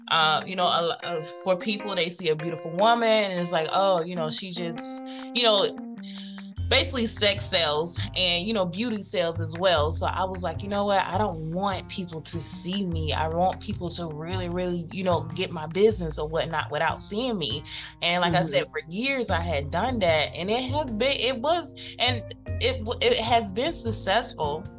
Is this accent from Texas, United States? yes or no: no; Atlanta, Georgia, United States; I'm from Atlanta. I'm loud.